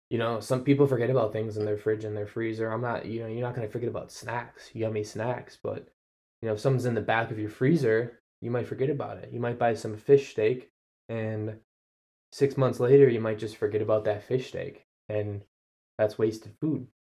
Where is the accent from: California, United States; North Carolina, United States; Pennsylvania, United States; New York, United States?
New York, United States; Buffalo; I'm from Buffalo. Anyone from Buffalo listening to this will understand.